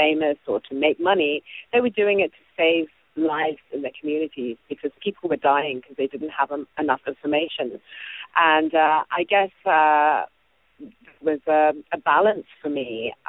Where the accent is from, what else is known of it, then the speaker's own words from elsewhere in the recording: Zimbabwe; When I was growing up in Zimbabwe, I knew many people around me who died of HIV.